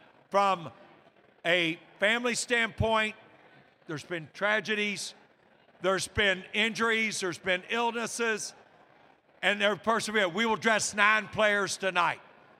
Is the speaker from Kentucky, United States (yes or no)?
yes; Louisville, Kentucky, United States; I grew up on Central Avenue. A lot of people had a swing set in their backyard. I had Churchill Downs.